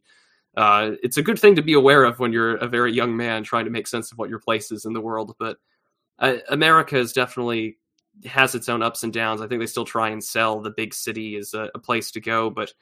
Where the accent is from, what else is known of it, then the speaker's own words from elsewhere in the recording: United States; as an American, I can drive 12 hours and I can still be in the same state of Texas.